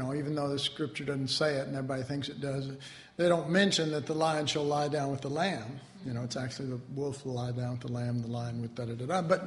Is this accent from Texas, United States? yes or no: yes; Dallas, Texas, United States; I grew up in Oak Cliff. I know about getting revenge.